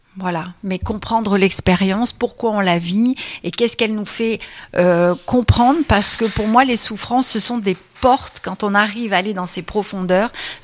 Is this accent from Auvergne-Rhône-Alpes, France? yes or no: yes; Grenoble, Auvergne-Rhône-Alpes, France; puisque comme je suis de Grenoble, je pratique aussi par téléphone